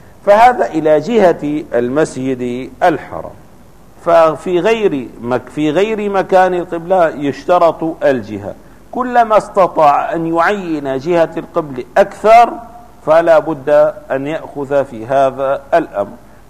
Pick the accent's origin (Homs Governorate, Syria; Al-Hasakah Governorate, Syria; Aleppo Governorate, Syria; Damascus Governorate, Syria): Damascus Governorate, Syria; Damascus; في دمشق خاصة كبلدة مثل بلدتنا